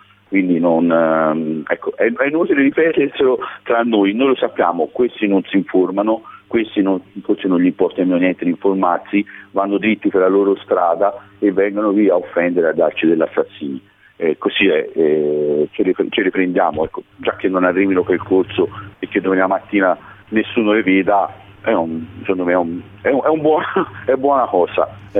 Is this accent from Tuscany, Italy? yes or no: yes; Siena, Tuscany, Italy; Ma poi secondo me da Senese, da Contrariolo, da Comitato Amici del Palio, io continuo a fare